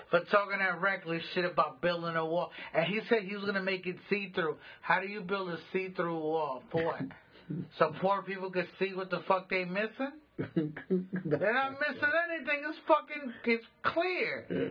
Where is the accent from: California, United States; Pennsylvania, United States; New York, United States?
New York, United States; also born or lived in El Salvador; I come from El Salvador and I'm New York bred.